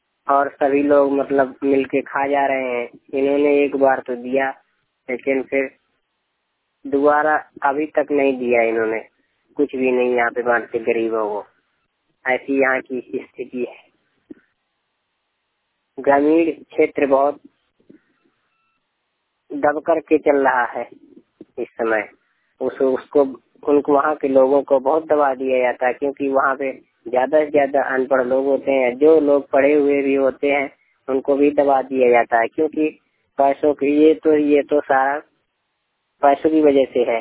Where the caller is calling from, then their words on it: Madhya Pradesh, India; ग्राम नाहरपुर जिला छतरपुर मध्य प्रदेश।